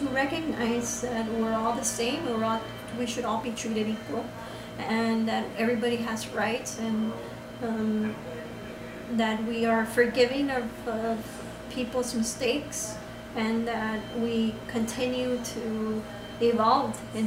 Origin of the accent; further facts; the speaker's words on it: United States; born there; I was born in America, but what if I don't have my papers